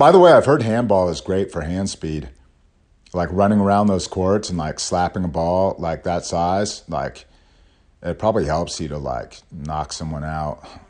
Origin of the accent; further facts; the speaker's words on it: Berkeley, California, United States; But we're both from Berkeley. So we both, you know, we grew up in the same area.